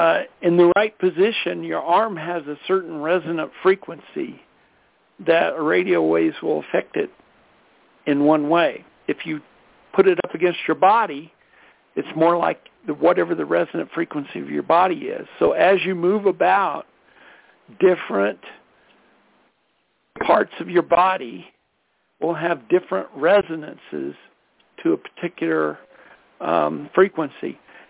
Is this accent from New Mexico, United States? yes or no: no; Colorado, United States; I'm from Colorado. That's where I am now.